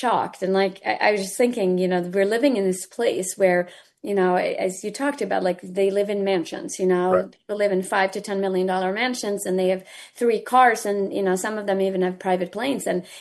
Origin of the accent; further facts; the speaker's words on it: Sweden; I'm from Sweden originally.